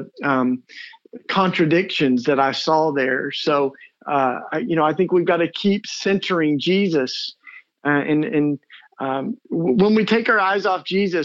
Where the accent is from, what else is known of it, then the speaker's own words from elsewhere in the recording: Tennessee, United States; growing up in East Tennessee for me gives me a little bit of patience with other folks